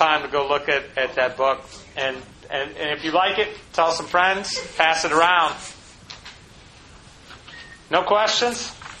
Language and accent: English; Cleveland, Ohio, United States; I grew up in Cleveland.